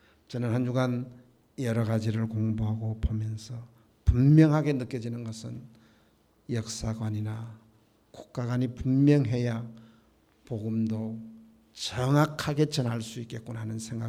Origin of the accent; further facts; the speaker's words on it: South Korea; 우리는 한국 사람들입니다.